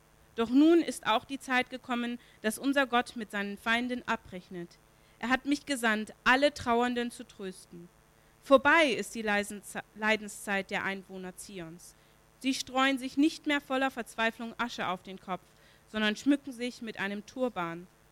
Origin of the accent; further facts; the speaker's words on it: Mexico; German is a second language; Und wie ihr wisst, ich bin aus Mexiko, wir leben in Mexiko.